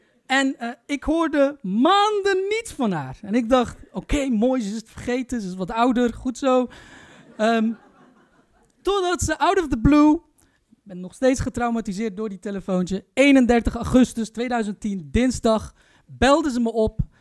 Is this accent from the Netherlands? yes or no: no; Turkey; Jullie vergeten één detail. Ik ben Turks.